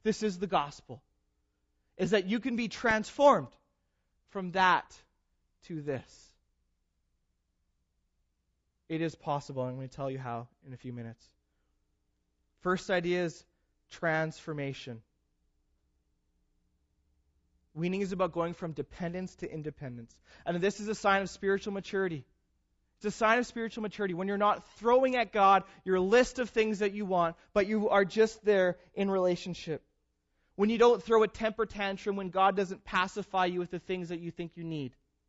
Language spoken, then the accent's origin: English; British Columbia, Canada; Growing up in the Okanagan, I know what this looks like.